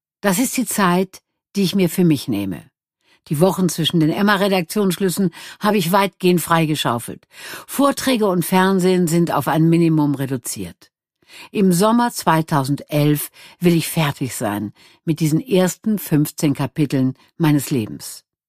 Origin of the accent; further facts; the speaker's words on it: Wuppertal, North Rhine-Westphalia, Germany; now in Cologne, Germany; Meine Heimatstadt Wuppertal, die nur 50 Kilometer entfernt liegt von Köln, wo ich seit 34 Jahren lebe. Das fränkische Dorf, in dem ich bei Kriegsende 6 Jahre lang evakuiert war.